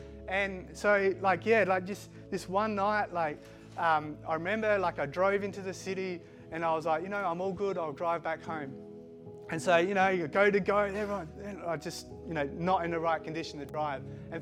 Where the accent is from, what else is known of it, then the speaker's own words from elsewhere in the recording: Keith, South Australia, Australia; also born or lived in Switzerland / Adelaide / Brisbane / Sydney; we're originally from Switzerland, so I don't know what my accent is. Like I was born in Switzerland, grew up in the country, or grew up in Keith, then Adelaide, then Brisbane, Sydney. So I do have a mix of kind of accents